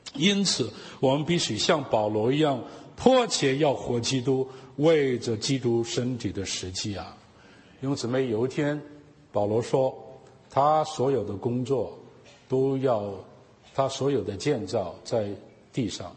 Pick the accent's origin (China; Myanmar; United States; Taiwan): China; 我们中国人哪里会说那这个那那个呢